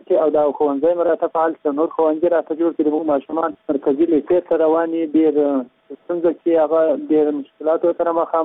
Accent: Paktika, Afghanistan; د پکتیکا ولایت یو سرخیل ول صالینه یو سرخیل لکلی څخه

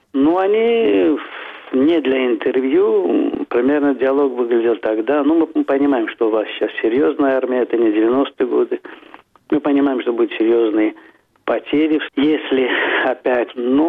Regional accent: Azerbaijan; Но когда говорил, что из Азербайджана

